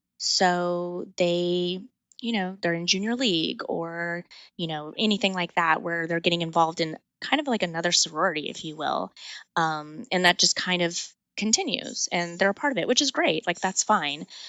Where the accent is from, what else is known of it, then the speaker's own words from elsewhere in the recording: El Paso, Texas, United States; I grew up in El Paso, Texas on the border. I started going over to Mexico, you know, when I was like 15